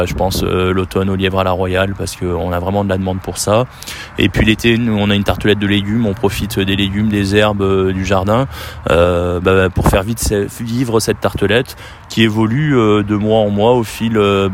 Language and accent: French; Grenoble, Auvergne-Rhône-Alpes, France; born there; Alors, toute ma famille est de la Seine-sur-Mer, à côté de Toulon. Et puis moi, je suis né à Grenoble, donc j'ai les deux côtés, côté dauphinois et puis côté provençal.